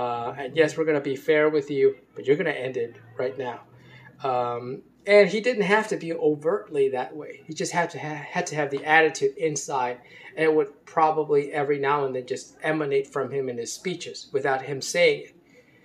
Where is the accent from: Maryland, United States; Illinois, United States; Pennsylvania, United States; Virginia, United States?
Maryland, United States; Baltimore; Like, for example, the state of Maryland. I grew up in Baltimore, Maryland.